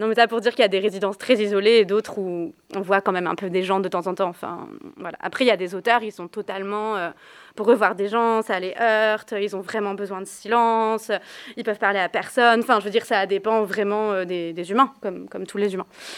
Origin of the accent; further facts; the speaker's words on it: Nouvelle-Aquitaine, France; je vais faire la même chose en Corrèze aussi, qui est aussi de là d'où je viens